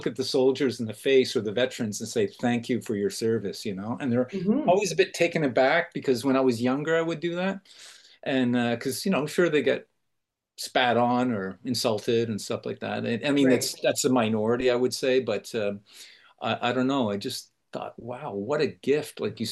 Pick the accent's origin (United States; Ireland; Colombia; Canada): Canada; Canada being a new construct, I mean, we grew up in the Trudeau era, just society, multiculturalism